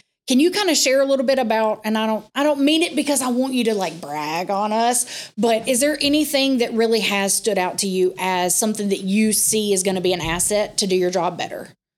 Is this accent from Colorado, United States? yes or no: no; Olive Branch, Mississippi, United States; So I'm born and raised in DeSoto County.